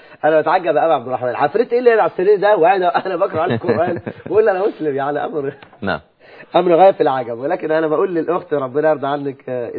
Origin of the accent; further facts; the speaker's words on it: Egypt; طب ده مش موجود يعني في حال اضطرار عندنا في مصر